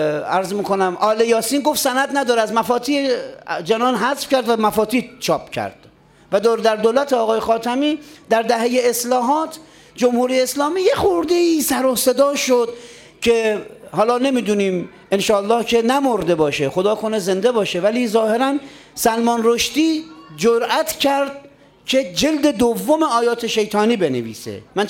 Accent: Qom, Iran; من اصالتاً اهل قم هستم.

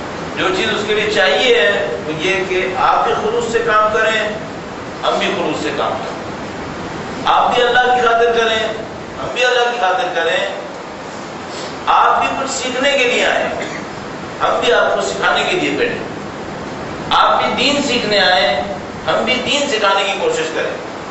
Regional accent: Karachi, Sindh, Pakistan; دوسرا پوائنٹ جس کے اوپر ہم نے اصرار کیا وہ یہ تھا کہ ہمارا تعلق کراچی سے ہے، اس کی مثال بھی دیتا چل.

